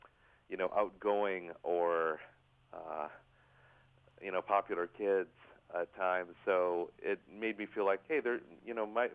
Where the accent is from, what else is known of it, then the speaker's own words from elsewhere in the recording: Minnesota, United States; also born or lived in Waconia / Jonathan / Owatonna / Hastings; I was born in Waconia, Minnesota. Didn't spend much time there. But my family moved around through southeastern Minnesota. I lived in a community called Jonathan, which is now part of Chaska, and then Owatonna, and then finally Hastings.